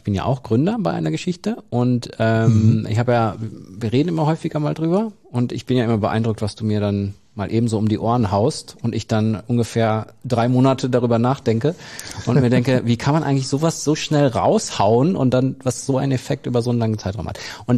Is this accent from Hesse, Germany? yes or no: no; North Rhine-Westphalia, Germany; im Kreis Soest, meiner Heimat